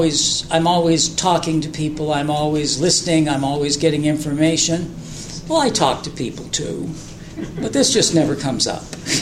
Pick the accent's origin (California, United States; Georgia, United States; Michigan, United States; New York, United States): California, United States; Los Angeles; and I grew up in Los Angeles.